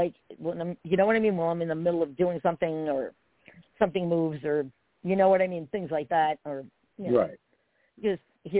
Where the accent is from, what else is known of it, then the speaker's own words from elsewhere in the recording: New Jersey, United States; That ain't Kansas. Okay. I grew up in Jersey. All right?